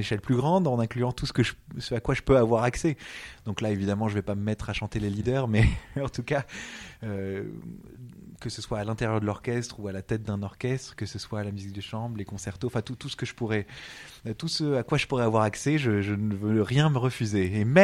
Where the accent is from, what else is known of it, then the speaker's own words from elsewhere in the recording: Montreuil, Île-de-France, France; dans ma ville natale de Montreuil